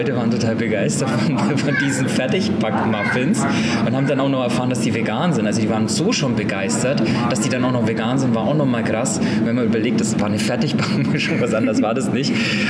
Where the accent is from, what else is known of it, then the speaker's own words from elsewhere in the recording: Bavaria, Germany; now in Berlin, Germany; Ich komme ja aus Bayern, ne, aus der bayerischen Küche.